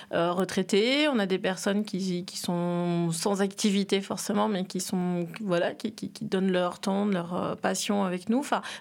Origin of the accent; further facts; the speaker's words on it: Réunion, France; Mes parents sont réunionnais, je suis née à La Réunion, voilà.